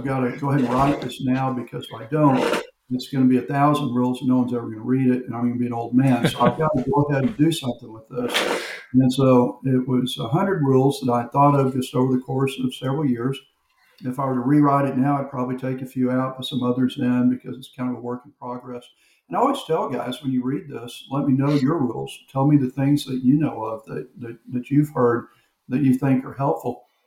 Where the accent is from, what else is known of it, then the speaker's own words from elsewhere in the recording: Houston, Texas, United States; now in Florida, United States; We're from Houston, Texas. I was a senior pastor for over 30 years